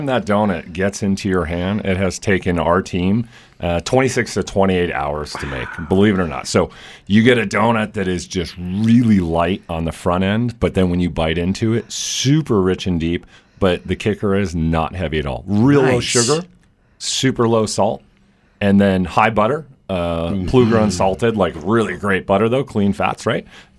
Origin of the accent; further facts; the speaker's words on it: West Coast, United States; We're both from the West Coast, my wife and I.